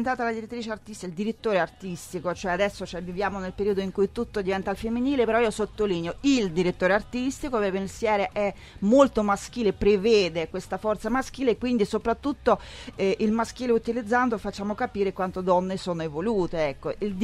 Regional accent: Moscow, Russia; moved away as an adult; now in Italy; Sì, è vero, sono nata a Mosca, sono cresciuta lì, mi sono formata umanamente e professionalmente lì, però sono ormai 24 quasi anni che io vivo in Italia.

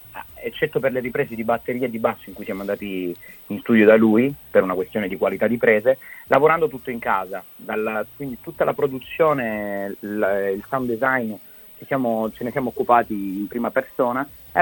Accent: Apulia, Italy; now in Bologna, Italy; io e Davide, il bassista, viviamo a Bologna. Io ci vivo da 10 anni, però sono pugliese, come puoi ben notare dall'accento.

